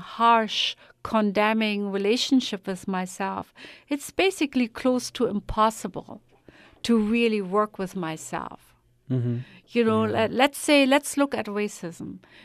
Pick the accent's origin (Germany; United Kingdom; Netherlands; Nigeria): Germany; English is a second language; now in United States; I'm German, man. I'm a citizen now.